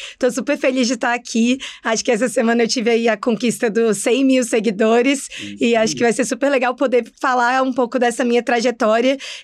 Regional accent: Brasília, Federal District, Brazil; now in São Paulo, Brazil; eu sou originalmente de Brasília

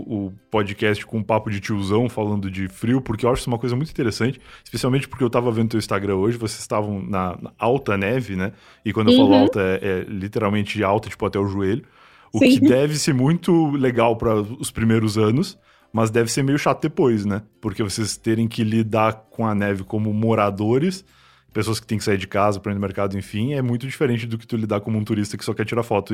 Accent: Rio Grande do Sul, Brazil; now in São Paulo, Brazil; Eu vim do Rio Grande do Sul, como eu falei. O Rio Grande do Sul, obviamente, não é nada frio comparado com aí, mas é bastante frio comparado com os outros lugares do Brasil.

